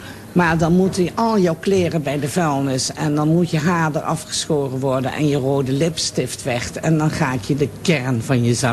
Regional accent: Netherlands; accent: soft G; Want ik werd erg geplaagd met mijn zachte G.

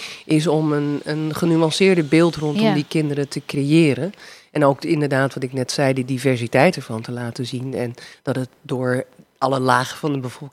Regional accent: Netherlands; wat wij als Nederlanders staan daar heel erg voor.

